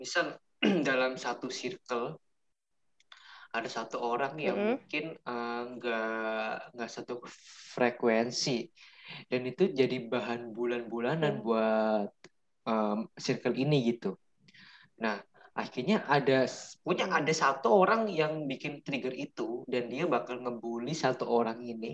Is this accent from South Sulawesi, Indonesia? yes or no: no; Jakarta, Indonesia; Dari Jakarta aja lah.